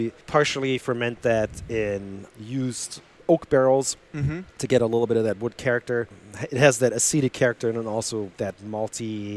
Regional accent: Germany; growing up in Germany, had never heard

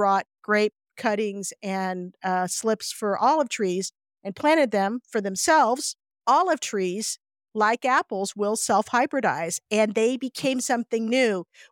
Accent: California, United States; Growing up in the Bay Area, I was 45 minutes away from the wine country.

